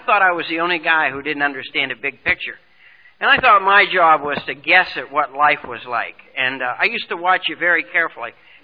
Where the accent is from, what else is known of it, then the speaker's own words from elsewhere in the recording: Ireland; But I'm the second child, the eldest son in a family of 11 children. I'm Irish.